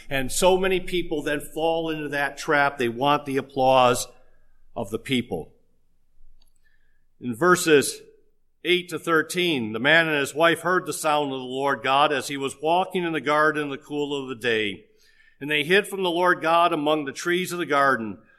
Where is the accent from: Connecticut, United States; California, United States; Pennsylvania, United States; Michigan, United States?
Michigan, United States; Detroit; Well, I grew up in Detroit in a high crime area.